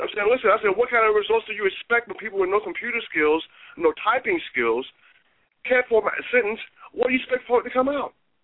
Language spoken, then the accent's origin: English; South Carolina, United States; And I was born and raised. I'm from South Carolina.